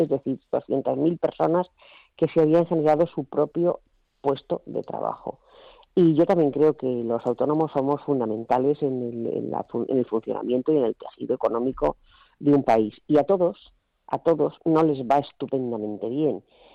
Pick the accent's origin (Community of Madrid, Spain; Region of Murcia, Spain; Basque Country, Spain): Basque Country, Spain; yo soy vasca y en el País Vasco las cooperativas, claro, han sido históricas